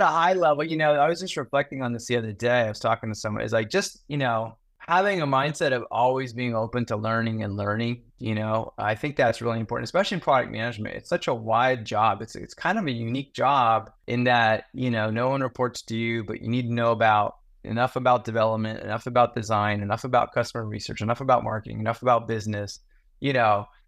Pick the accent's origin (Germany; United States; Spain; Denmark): Spain; southern Spain; My mom was from Spain, and I grew up in Spain for 8 years. So it's kind of like going back home when I go. So, I grew up in southern Spain